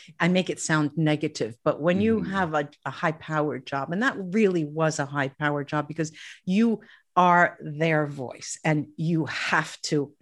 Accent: United States; So I grew up in the United States. My sisters and I speaking English among ourselves and my parents speaking Italian to us. So I had a passive knowledge of the Italian.

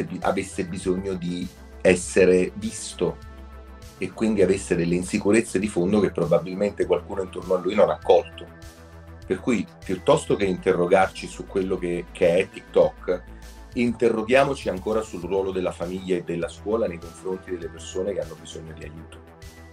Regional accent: Naples, Campania, Italy; No, uscite da questo equivoco, io sono napoletano.

